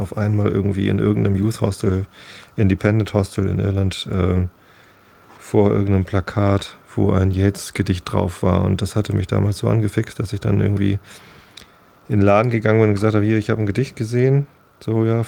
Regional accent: Hamburg, Germany; Ich wohne auf dem Land. Ich bin zwar Hamburger Jung, aber ich bin hier auf dem Lande groß geworden.

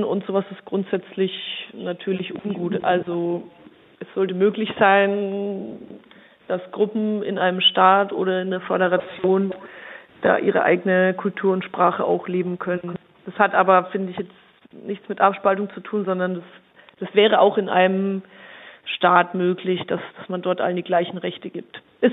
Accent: Bavaria, Germany; wie Sie schon gesagt hatten. Ich bin 34 Jahre alt. Ich bin aus Oberfranken

